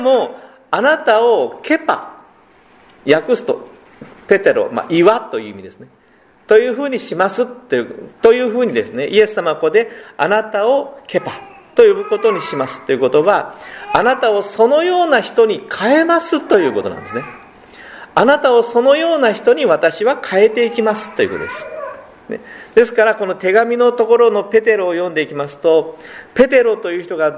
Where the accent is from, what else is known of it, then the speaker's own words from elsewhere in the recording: Kyushu, Japan; born there; 私は九州で生まれましたから、どうしても九州の何て言いますか、味というか九州の人たちの考え方じゃないですけど、気質っていうんですかね、そういうのやっぱり持ってますよね。